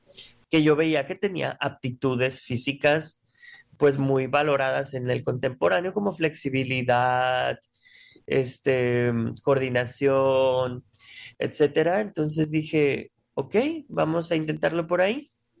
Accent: Mexico; Pues soy mexicano.

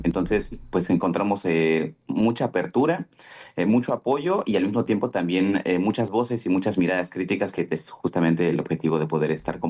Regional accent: Oaxaca, Mexico; tiene su origen allá, nosotros somos oaxaqueños

